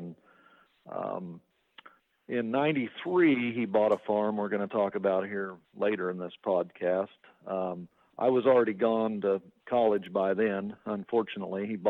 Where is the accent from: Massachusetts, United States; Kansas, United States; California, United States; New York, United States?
Kansas, United States; And in Kansas, so I grew up in Kansas, and you couldn't rifle hunt and bow hunt.